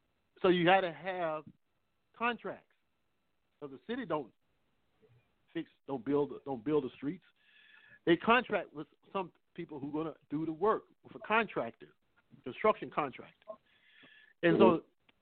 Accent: Winston-Salem, North Carolina, United States; I know Winston-Salem, North Carolina, my hometown, it was built up based on the tobacco industry, in particular R.J. Reynolds.

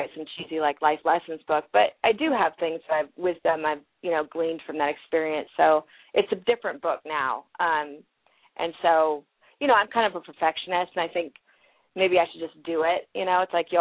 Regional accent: Corbett, Oregon, United States; also born or lived in Portland; I was born in Portland, and then when I was six, we moved to Corbett, which is a little town east of Portland in the Columbia River Gorge

